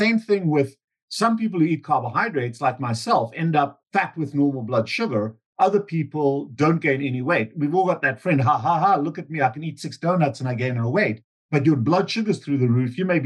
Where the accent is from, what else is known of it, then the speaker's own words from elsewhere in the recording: South Africa; moved away as an adult; also born or lived in United States / Canada; I came to North America from South Africa under strained conditions and had to leave the country for military service reasons. And South Africa was going through a lot of upheaval.